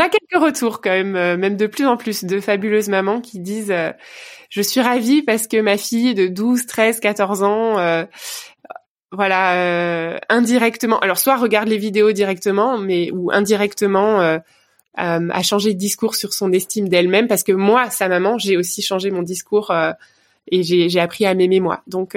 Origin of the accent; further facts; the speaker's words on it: Vogelsheim, Grand Est, France; Voilà, je suis une pure Alsacienne. Du côté de ma maman, du côté de mon papa, j'ai grandi dans un petit village que je peux citer ici, sait-on jamais, ouais, qui s'appelle Vogelsheim.